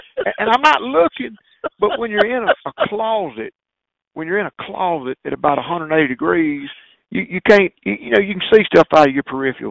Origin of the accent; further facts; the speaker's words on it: Mississippi, United States; You know, I'm from Mississippi. I, you know, this ain't nothing.